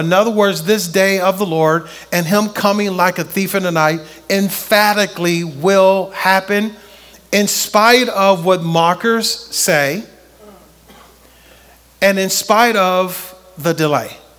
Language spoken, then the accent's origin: English; Compton, California, United States; going back to my childhood, where I grew up on Central Avenue in Compton, California, right?